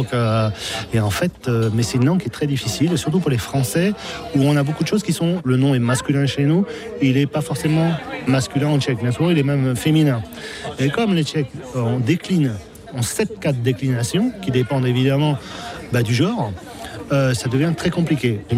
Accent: France; now in Czech Republic; si comme moi, je suis français et je suis dans le restaurant

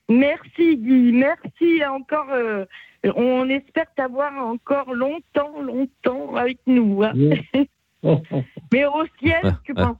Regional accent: Nantes, Pays de la Loire, France; also born or lived in Canada; C'était magnifique parce que je suis nantaise.

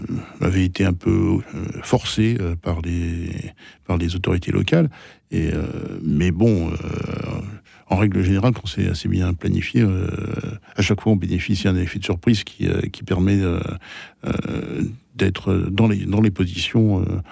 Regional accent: France; en tant que Français, on n'a pas notre position, nous, dans des conflits ethniques.

